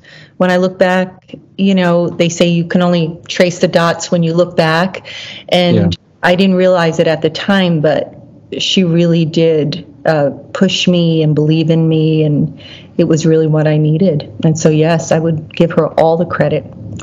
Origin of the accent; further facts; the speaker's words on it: New York, United States; also born or lived in Killeen, Texas / Korea; I was born in Fort Hood, Killeen, Texas. And my mother was Korean. And when I was about two, I also went to live with relatives in Korea. And then I went to live with my grandparents in New York.